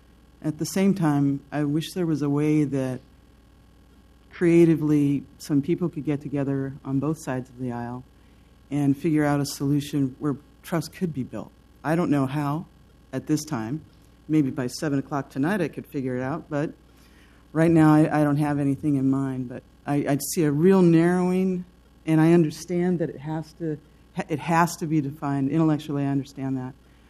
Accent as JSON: {"language": "English", "town": "Portland", "region": "Oregon", "country": "United States", "tie": "born or raised there", "said": "I'm a born and raised in Portland, Oregon. I always like to say that."}